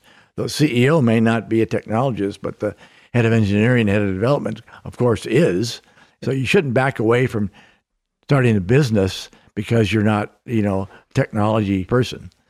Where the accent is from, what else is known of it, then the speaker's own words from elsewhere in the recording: Seattle, Washington, United States; I was not from the Ivy League. I was from Seattle. I went to a state university in Seattle